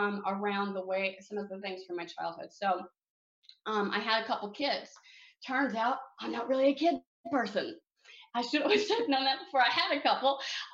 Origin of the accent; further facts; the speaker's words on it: Oklahoma, United States; I'm born and raised in Oklahoma. And so I was in Oklahoma and they would send me this little detox.